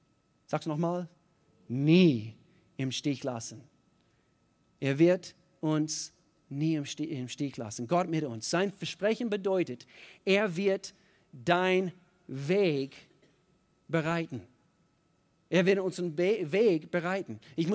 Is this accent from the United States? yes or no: yes; United States; German is a second language; Ich als einziger Amerikaner, ich bin selber Amerikaner.